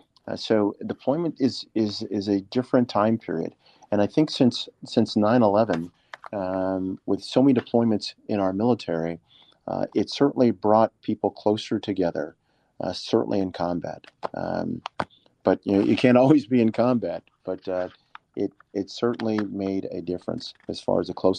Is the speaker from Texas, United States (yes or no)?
yes; El Paso, Texas, United States; And the fact that I was from El Paso, so we already had a tie to the community